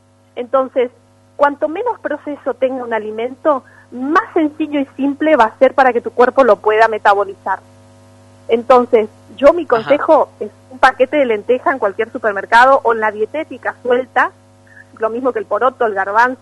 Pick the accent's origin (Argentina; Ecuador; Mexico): Argentina; Misiones; accent: Misiones; now in Valeria del Mar, Argentina; Yo vivo actualmente en Valeria del Mar, pero soy de Misiones, sí. Originaria de Misiones.